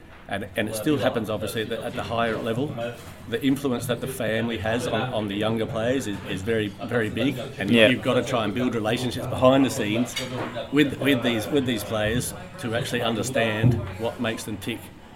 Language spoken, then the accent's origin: English; Australia; It's very difficult being Australian.